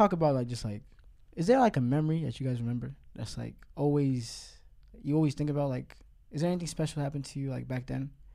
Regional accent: United States; also born or lived in Ethiopia; I came here when I was two, so yeah. I'm basically American, I guess.

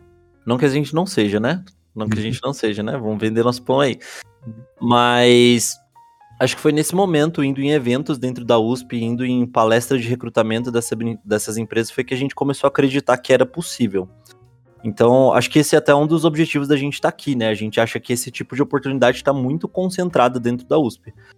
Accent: Osasco, São Paulo, Brazil; E eu vim de Osasco.

